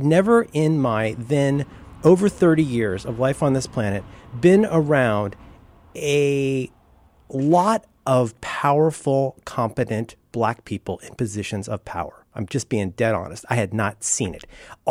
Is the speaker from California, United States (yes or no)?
no; Cincinnati, Ohio, United States; I mean, I don't know him in particular, but I was raised in Cincinnati and I know my family.